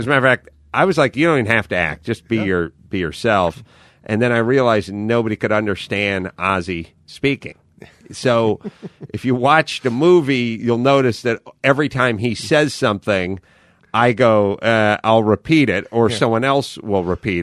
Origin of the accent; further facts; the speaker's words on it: North Hollywood, California, United States; Anyway, I grew up on Houston. My family's house is on Houston Street in North Hollywood.